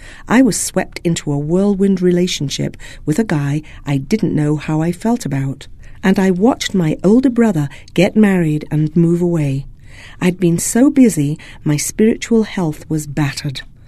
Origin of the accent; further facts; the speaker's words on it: Utah, United States; I was born and raised in Utah